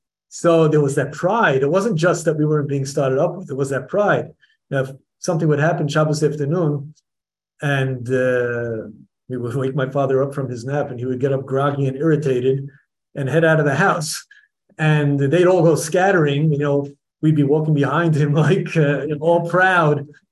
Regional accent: New York, United States; I just remember my when we were growing up in Brooklyn, there was always the bullies on the block. They didn't like the little Jewish boys.

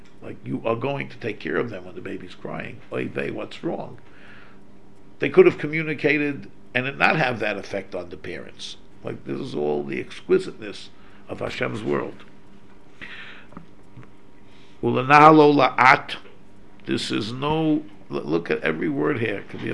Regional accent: New York City, New York, United States; I grew up in New York City

